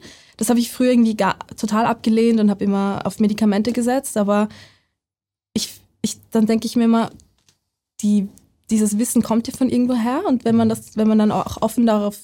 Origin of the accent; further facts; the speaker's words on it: Vienna, Austria; Ich bin in Wien aufgewachsen. Ich kannte mich aus in der Stadt, ich wollte mal was ganz Neues machen.